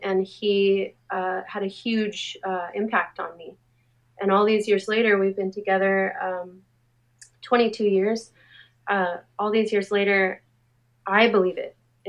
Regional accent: Anaheim, California, United States; I grew up in Anaheim, my experience in Anaheim, there was no art and no appreciation for it, in my bubble, at least.

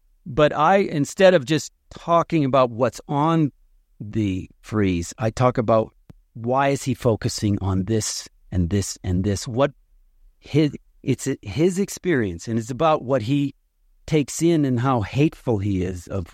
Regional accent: Italy; English is a second language; As an Italian growing up in Italy, you know Virgil's Aeneid, you know?

